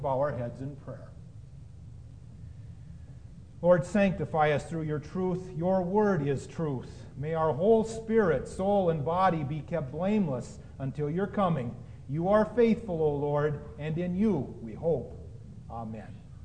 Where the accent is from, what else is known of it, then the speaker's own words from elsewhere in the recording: Oregon, United States; Growing up on the Oregon coast gave me lots of stories to share with the children